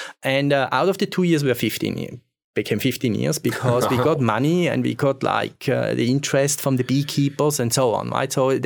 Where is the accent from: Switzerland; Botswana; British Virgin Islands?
Switzerland; English is a second language; moved away as an adult; now in United States; I grew up in Switzerland. I was born in Switzerland. I grew up in Switzerland. I did my PhD there